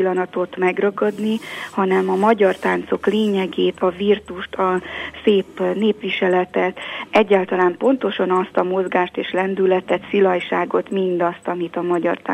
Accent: Transylvania, Romania; Magyarország anyaország, Erdély a szülőföldem

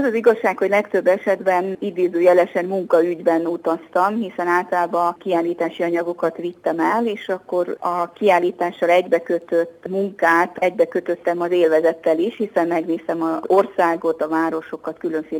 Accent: Transylvania, Romania; now in Hungary; mert itt élek, hanem azért is, mert én határon túli magyarként, erdélyi székelyként mindig is vágytam arra, hogy az anyaországban, Magyarországon élhessek

